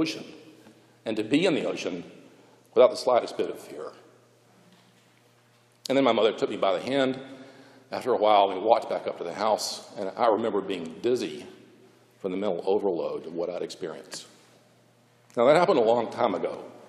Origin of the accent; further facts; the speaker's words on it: Atlanta, Georgia, United States; Now, growing up in Atlanta, the sky is always interrupted by the trees.